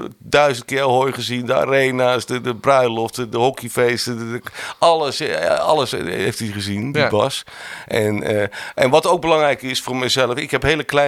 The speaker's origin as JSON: {"language": "Dutch", "town": "Uden", "region": "North Brabant", "country": "Netherlands", "tie": "born or raised there", "said": "En die jongen komt uit Uden, waar ik ben opgegroeid."}